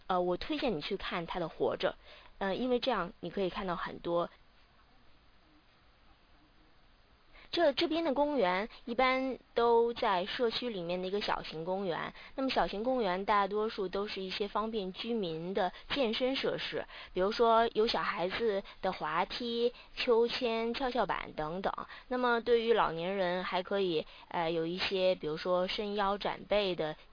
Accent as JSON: {"language": "Chinese", "country": "China", "said": "作为一个中国人，我们在小学的时候就学过很多鲁迅的小说"}